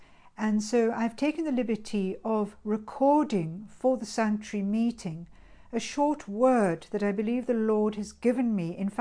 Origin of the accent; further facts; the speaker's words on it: South Africa; now in England, United Kingdom; As you can hear, I'm not English, I am a South African, but I've lived in England now for 20 years